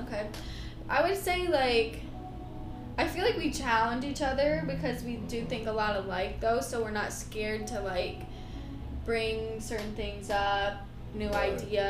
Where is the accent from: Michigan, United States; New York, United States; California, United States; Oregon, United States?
Michigan, United States; Yeah, can you tell I'm from Michigan? Like, when I start to say yeah, like that, yeah. instead of yeah.